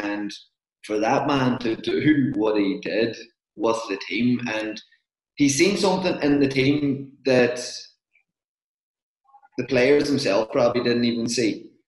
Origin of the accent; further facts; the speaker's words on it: Ulster, Ireland; because I'm from Donegal